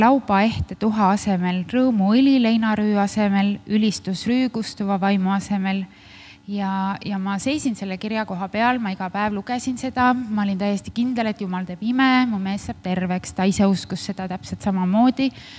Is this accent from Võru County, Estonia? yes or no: yes; Võru, Võru County, Estonia; Ma tegelikult olen Võrust pärit ja käin Võrus baptisti koguduses.